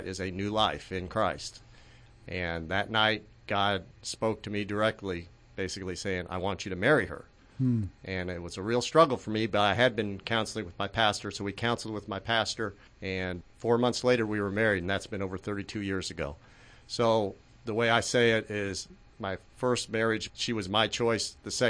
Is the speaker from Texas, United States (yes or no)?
no; Springfield, Illinois, United States; I grew up in Springfield, went to Champaign, got my degree, worked for IBM, and moved out there.